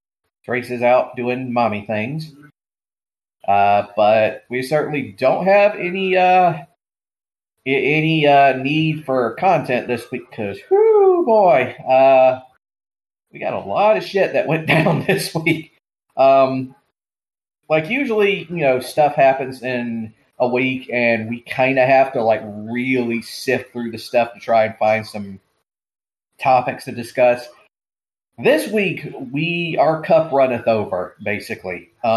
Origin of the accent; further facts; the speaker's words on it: Georgia, United States; We got a bit of political stories that came out of my home state of Georgia.